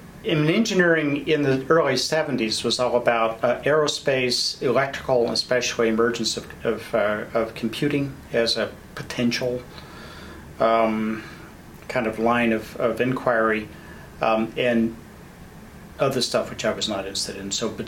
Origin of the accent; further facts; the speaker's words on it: Texas, United States; Well, what was really amazing is I came from West Texas, a little small town, and I didn't even know it was all male.